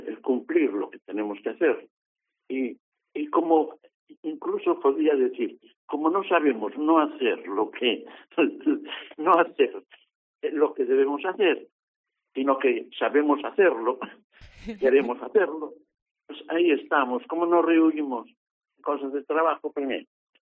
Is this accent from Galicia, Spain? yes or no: yes; Galicia, Spain; los gallegos siempre tenemos otro sentido por ahí por el cual pensamos